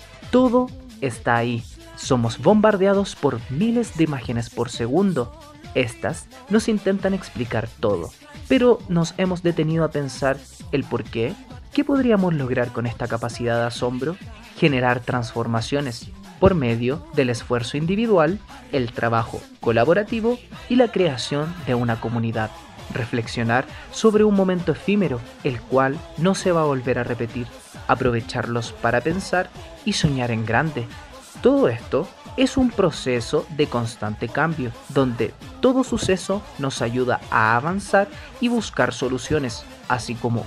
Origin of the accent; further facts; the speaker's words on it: Santiago, Santiago Metropolitan Region, Chile; now in El Salvador, Chile; Vengo de Santiago, particularmente de la comuna de La Granja.